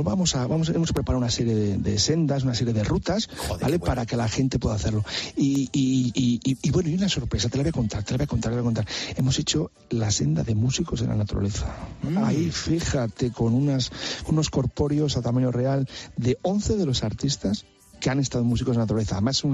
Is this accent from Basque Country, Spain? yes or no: no; Castile and León, Spain; A muerte, además la defiendo a muerte, porque creo en mi tierra, creo en Castilla y León, ¿no?